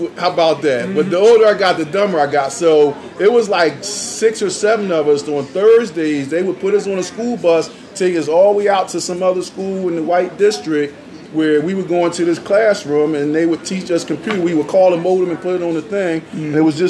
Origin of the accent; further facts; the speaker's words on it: Philadelphia, Pennsylvania, United States; born there; I was born in Philadelphia, mm-hmm. inner city Philly.